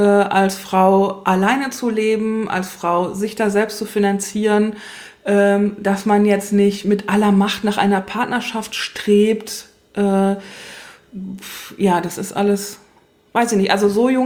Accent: Germany; Ich bin im Westen aufgewachsen.

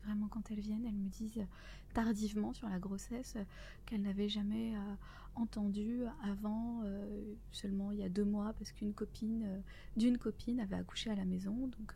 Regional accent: France; je suis revenue très rapidement en France parce que je suis française et que j'aimais travailler.

